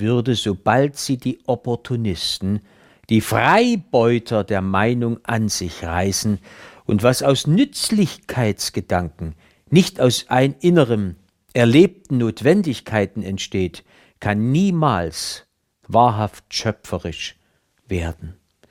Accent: Saxony, Germany; accent: Saxon; Und wenn wir hier in Sachsen nicht unseren Dialekt, unsere Sprache sprechen dürfen

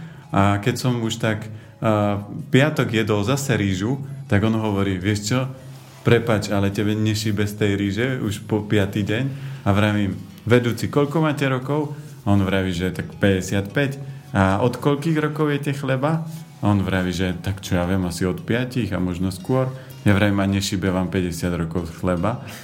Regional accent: Žilina Region, Slovakia; tým, že som z Oravy

